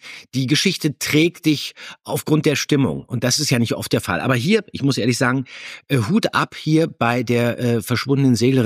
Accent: Berlin, Germany; Also ich bin ja als Kladur an der Havel aufgewachsen

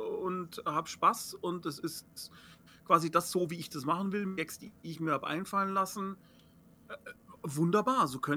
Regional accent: Germany; Klar, als Deutscher muss man ja immer auch das Leid mit kommunizieren.

